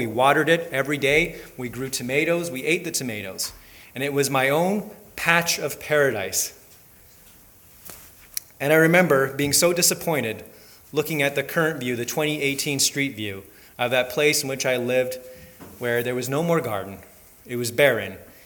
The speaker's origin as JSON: {"language": "English", "country": "Japan", "tie": "born or raised there", "said": "the childhood home I'm referring to is the home I grew up in Japan."}